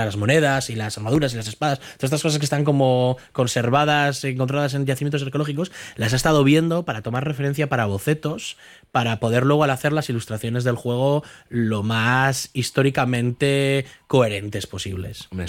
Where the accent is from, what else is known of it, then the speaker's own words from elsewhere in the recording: Bilbao, Basque Country, Spain; yo que soy de aquí, de Bilbo